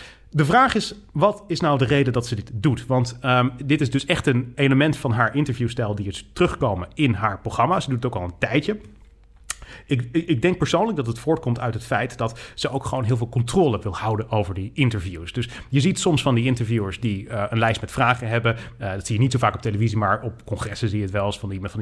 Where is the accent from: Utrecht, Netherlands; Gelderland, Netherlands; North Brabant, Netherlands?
North Brabant, Netherlands; Ik kom uit Brabant. Jij niet.